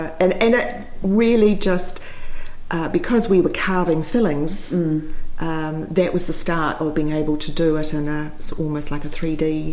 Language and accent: English; Christchurch, Canterbury, New Zealand; Well, I was born in Christchurch mm-hmm. in 1948.